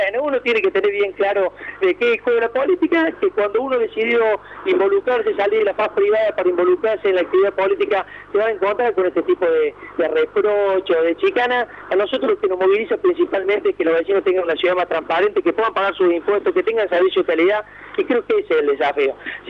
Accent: Villa María, Córdoba, Argentina; tengo mi estudio público en Villa María, soy de Villa María, tengo propiedad en Villa María.

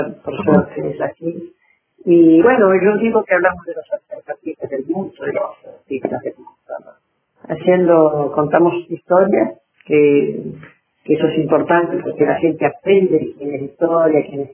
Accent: Argentina; Somos nostálgicos los argentinos.

